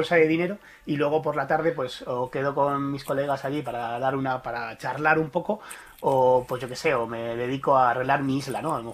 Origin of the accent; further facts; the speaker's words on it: Manchita, Extremadura, Spain; Manchita, como mi pueblo.